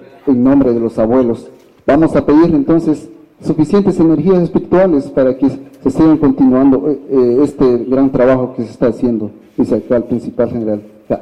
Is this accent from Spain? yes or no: no; Guatemala; tenemos que colaborar como ciudadanos, como guatemaltecos